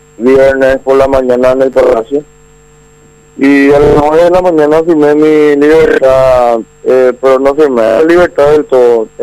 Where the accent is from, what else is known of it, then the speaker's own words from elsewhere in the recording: Asunción, Paraguay; yo soy chacariteño, yo nací, me crié y me crié en Chacarita.